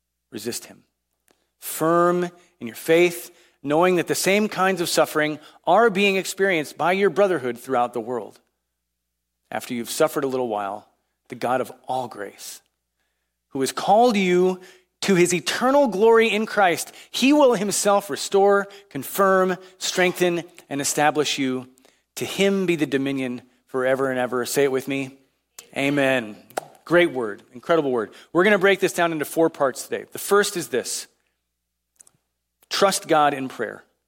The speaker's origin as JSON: {"language": "English", "town": "Chicago", "region": "Illinois", "country": "United States", "tie": "born or raised there", "said": "I grew up in Chicago. Most of you know this."}